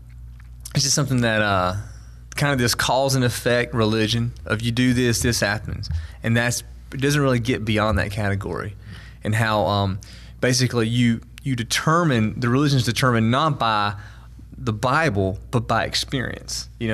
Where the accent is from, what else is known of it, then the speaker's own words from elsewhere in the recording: the South, United States; No, actually, believe it or not, I am from the South.